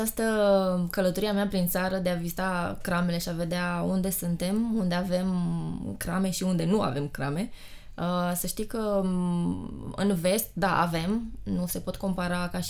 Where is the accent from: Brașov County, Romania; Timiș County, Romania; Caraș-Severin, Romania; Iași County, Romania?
Timiș County, Romania; Timișoara; Eu sunt din Timișoara, eu locuiesc în Timișoara.